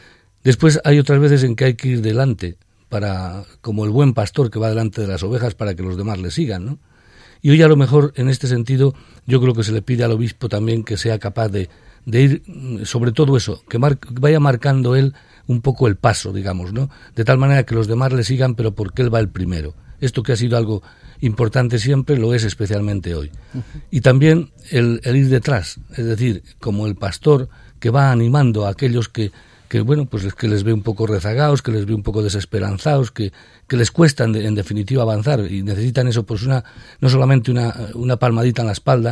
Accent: Soria, Castile and León, Spain; la diócesis de donde vengo, de Soria

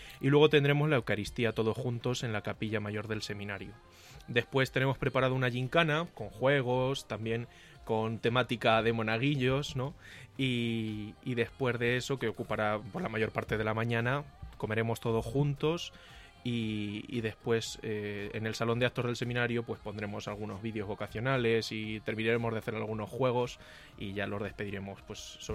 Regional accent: Manzanares, Castilla-La Mancha, Spain; Soy natural de Manzanares y actualmente estoy en cuarto de teología

